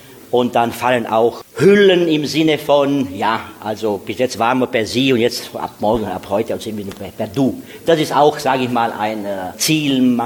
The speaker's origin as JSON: {"language": "German", "town": "Sântana", "region": "Arad County", "country": "Romania", "accent": "Banat German Sanktanna dialect", "said": "mit Meerrettich oder Krähen, wie es die Österreicher sagen oder wie es in unserem Sanktaner Dialekt verankert ist, und zwar mit Krie."}